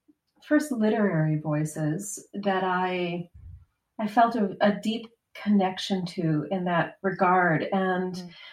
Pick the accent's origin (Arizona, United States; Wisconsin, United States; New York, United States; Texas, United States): New York, United States; Jamestown; lived his adult life in Buffalo, New York, near where I grew up in Jamestown.